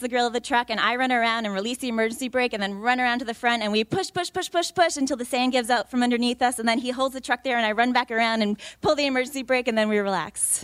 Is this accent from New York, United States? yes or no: yes; New York, United States; So I'm from New York originally. And my dad lives in upstate New York, and I've always known New York dairy cattle.